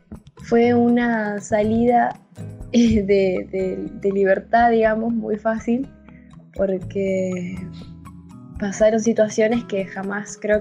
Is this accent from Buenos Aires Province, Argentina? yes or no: no; Plotier, Neuquén, Argentina; tengo 17 años, soy de Plotier, Neuquén.